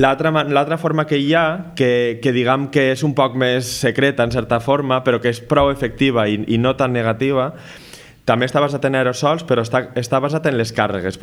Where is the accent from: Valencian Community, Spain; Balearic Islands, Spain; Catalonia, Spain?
Valencian Community, Spain; Valencia; jo que sóc de València